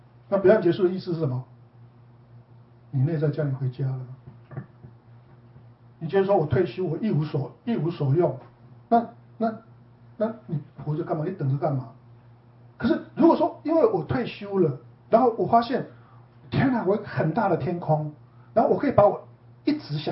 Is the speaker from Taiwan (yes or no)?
yes; Taiwan; 像我们从台湾来的